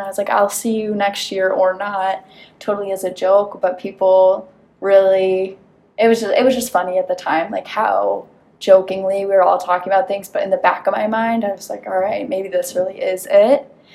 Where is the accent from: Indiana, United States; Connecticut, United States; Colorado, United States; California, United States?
Connecticut, United States; Hebron; also born or lived in Shanghai, China; I am originally from Hebron, Connecticut, and I lived in Shanghai for 2.5 years and spent the majority of the COVID-19 pandemic in Jupiter, Florida.